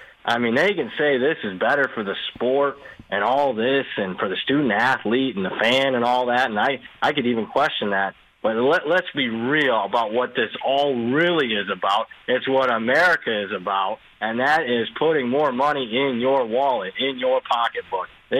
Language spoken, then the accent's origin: English; Midwest, United States; at least growing up in Big Ten country